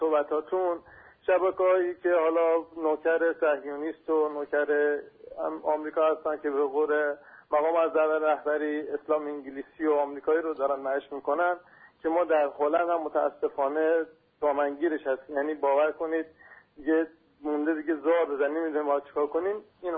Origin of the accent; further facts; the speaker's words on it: Afghanistan; born there; در کشور افغانستان، کشوری که حالا زادگاه من بوده